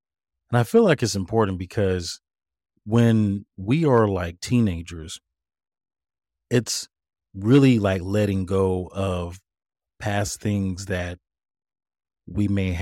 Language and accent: English; St. Louis, Missouri, United States; we are both originally from St. Louis, Missouri